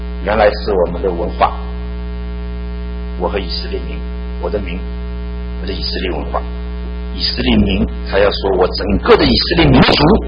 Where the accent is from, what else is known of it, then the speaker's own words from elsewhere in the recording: China; 作为一个旅居海外的华人，以及我个人马上要回到中国去，我是地地道道的中国公民。